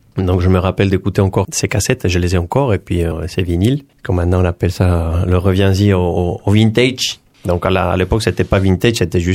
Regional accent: San Sebastián, Basque Country, Spain; moved away as an adult; now in France; Moi, je suis basque espagnol, donc de Saint-Sébastien. Et donc, c'est après que je suis venu travailler en France.

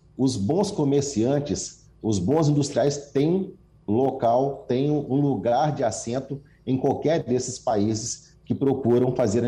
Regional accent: Brazil; o que é triste para o brasileiro, eu como brasileiro que sou, eu fico triste ao ver isso

